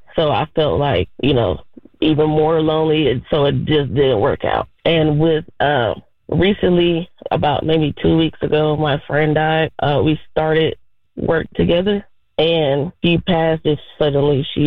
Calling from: Atlanta, Georgia, United States; I'm 26. I'm from Atlanta, and I've really just been struggling trying to find a friend.

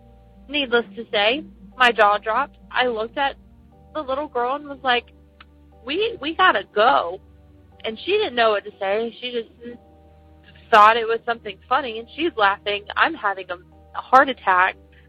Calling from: Texas, United States; also born or lived in Lafayette, Louisiana

